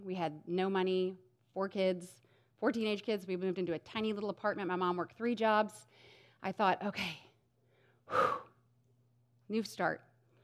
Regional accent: St. Louis, Missouri, United States; So I grew up in an emotionally, physically, and sexually abusive home. I grew up in St. Louis, had never set foot in a church, never heard the gospel, never heard the word God, nothing.

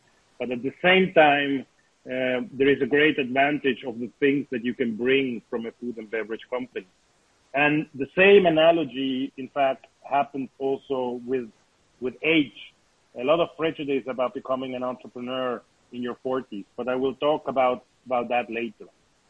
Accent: Argentina; also born or lived in Switzerland / Panama / Venezuela; I come from a Swiss family. I was born in Switzerland, but I basically was not raised there. I was raised in Latin America, between Panama, Venezuela, and mostly Argentina. So I lived over 20 years of my life in Latin America. My parents were expats.

